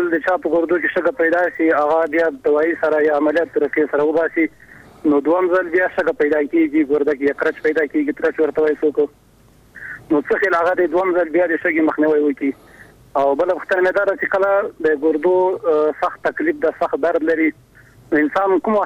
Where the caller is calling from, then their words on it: Ghazni, Afghanistan; مونږ د غزنی د یو کورفالې نتا ست احترامات سلامونه وړاندې کوم